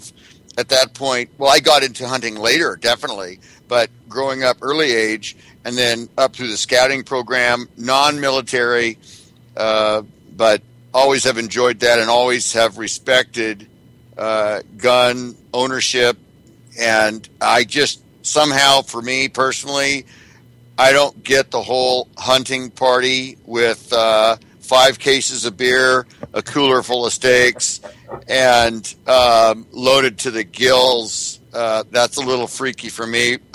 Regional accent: Pacific Northwest, United States; I grew up in the Northwest, families, ranchers, and things like that.

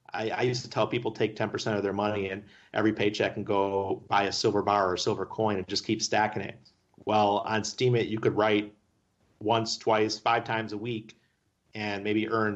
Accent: New York, United States; I just saw something today that New York State, I'm from New York, so when I see New York State news about Bitcoin, I always pay attention.

